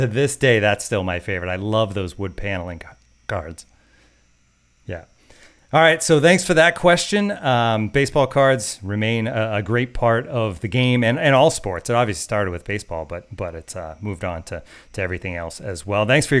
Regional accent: Massachusetts, United States; because growing up in Massachusetts

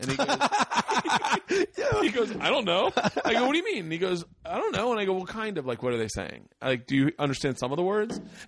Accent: Tampa, Florida, United States; Tampa, yeah.

